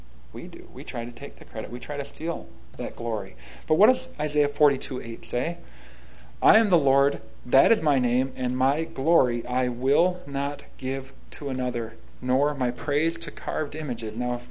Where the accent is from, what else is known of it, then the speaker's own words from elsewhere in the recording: Green Bay, Wisconsin, United States; I grew up in Green Bay. There's this huge stadium there that is a massive idol for a lot of people.